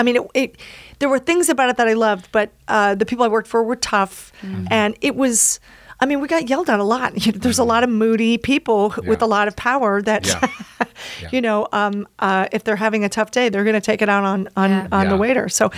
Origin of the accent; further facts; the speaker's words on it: Philadelphia, Pennsylvania, United States; I grew up in Philadelphia. So anything, any dinner theater, if I could get myself there, I would go.